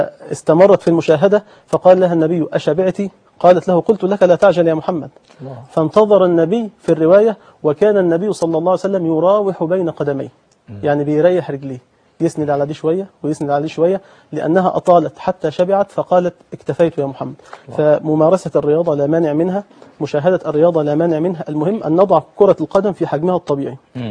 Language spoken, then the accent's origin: Arabic; Egypt; ولكن نود أن يكون الانتماء إلى الوطن الصغير بلدنا مصر